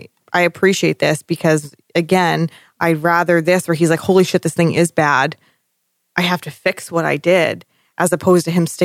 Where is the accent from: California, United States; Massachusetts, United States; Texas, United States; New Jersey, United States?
Massachusetts, United States; Boston; Listen, I try my best, okay? I'm from Boston. I can't pronounce much very well.